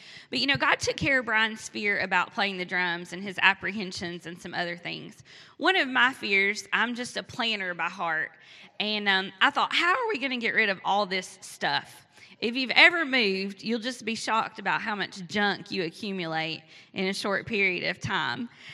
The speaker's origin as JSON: {"language": "English", "region": "Tennessee", "country": "United States", "tie": "born or raised there", "said": "And so growing up in Greene County, Tennessee, I thought, well, I know what country is."}